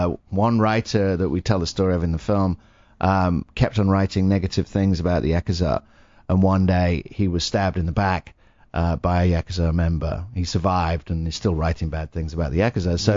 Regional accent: United Kingdom; Being British, I'm not a fan of guns.

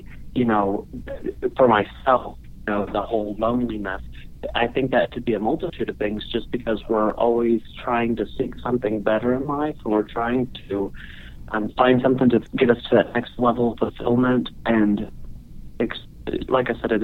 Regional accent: Texas, United States; From Texas.

